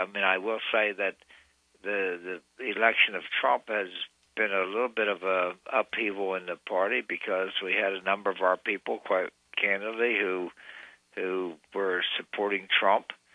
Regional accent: Pennsylvania, United States; And Pennsylvania here, my home state, I'm proud to say

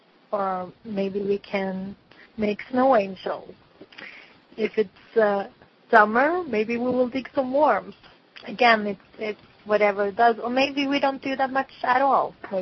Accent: Norway; like I'm from Norway, I might go home to Norway.

